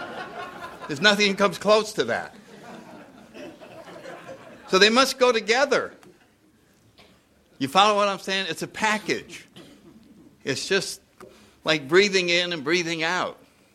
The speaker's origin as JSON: {"language": "English", "region": "Connecticut", "country": "United States", "tie": "born or raised there", "said": "I grew up in Connecticut in the 30s."}